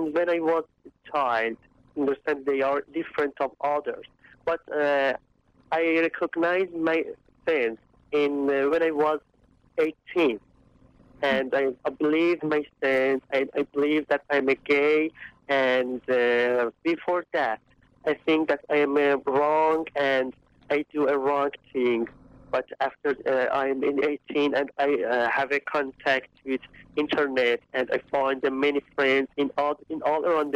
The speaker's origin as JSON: {"language": "English", "town": "Shiraz", "region": "Fars", "country": "Iran", "tie": "born or raised there", "also_born_or_lived": "Turkey", "second_language": "English", "moved": "as an adult", "said": "I'm from Shiraz. It's the south city of Iran, and is the cultural capital city of Iran. And I born in Shiraz and I grew up in Shiraz. And 1 year ago, in 4th of March 2005, I escaped from Iran to Turkey."}